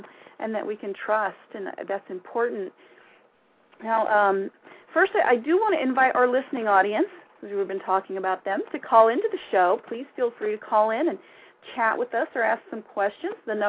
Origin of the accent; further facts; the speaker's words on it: Kentucky, United States; You know, I am from Kentucky, by the way.